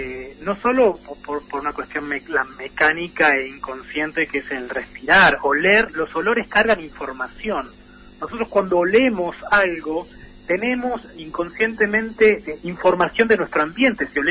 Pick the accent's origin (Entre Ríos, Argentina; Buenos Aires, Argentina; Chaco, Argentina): Buenos Aires, Argentina; Yo tengo 40 años, crecí en Buenos Aires